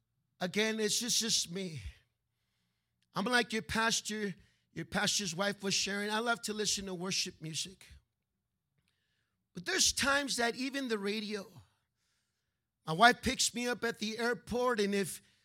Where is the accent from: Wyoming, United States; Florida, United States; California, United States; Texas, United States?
California, United States; I grew up in California. It was Hollywood Boulevard. It was Whittier Boulevard.